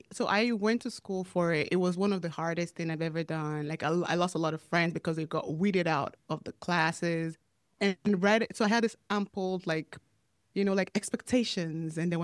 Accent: Nigeria; back home in my home country, Nigeria

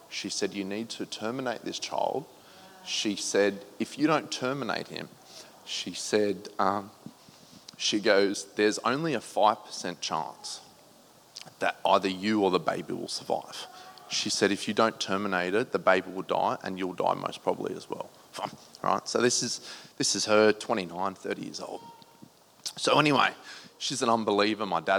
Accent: Sydney, New South Wales, Australia; I'm originally from Sydney. My dad's from Queensland.

